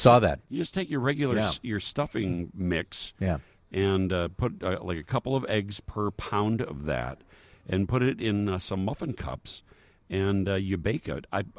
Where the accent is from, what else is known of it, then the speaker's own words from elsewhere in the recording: Chicago, Illinois, United States; But we go back and look at these shows that are so much a part of, growing up in Chicago.